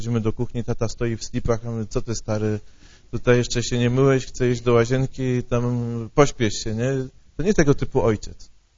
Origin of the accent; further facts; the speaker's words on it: Szczecin, West Pomeranian Voivodeship, Poland; Urodziłem się w Szczecinie. Pochodzę ze Szczecina. Oczywiście moi rodzice nie pochodzą ze Szczecina